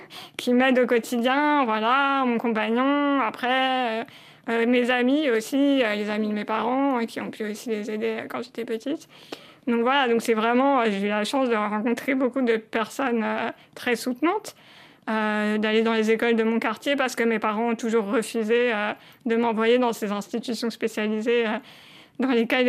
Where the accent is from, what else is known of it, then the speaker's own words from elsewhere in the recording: Paris, Île-de-France, France; je suis née et j'ai grandi à Paris, dans le sud de Paris, le 13e arrondissement pour citer plus précisément.